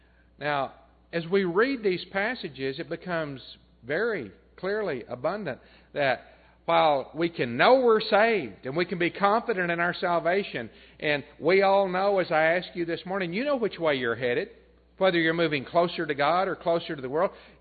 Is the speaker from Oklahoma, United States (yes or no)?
no; Texas, United States; now in Ozarks, United States; Now, I grew up in West Texas, and I've driven the roads out there.